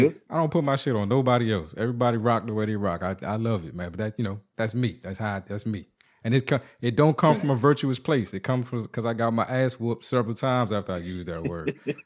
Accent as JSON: {"language": "English", "town": "Washington", "region": "District of Columbia", "country": "United States", "said": "I'm from Chocolate City. I'm from the East Coast."}